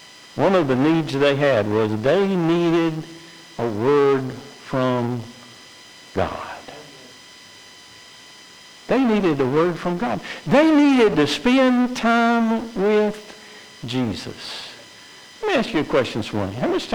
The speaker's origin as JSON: {"language": "English", "region": "Georgia", "country": "United States", "tie": "born or raised there", "said": "I grew up outside of Savannah, Georgia, and down in Savannah there's called the Baptist Center."}